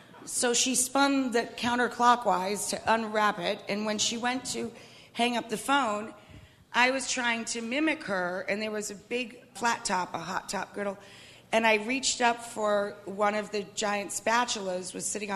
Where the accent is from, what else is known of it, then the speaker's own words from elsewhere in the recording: New York, United States; also born or lived in Massachusetts; Actually, I was born in Glens Falls, but I went to school in Cape Cod. I went to Mashpee Central School when I was very little. We moved to Massachusetts after my birth. And from, I don't know, about second grade on, I lived in upstate New York.